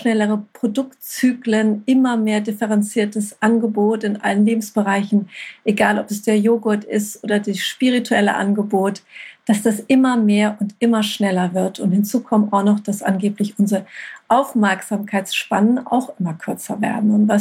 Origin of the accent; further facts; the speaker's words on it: Hamburg, Germany; Ich komme aus Hamburg.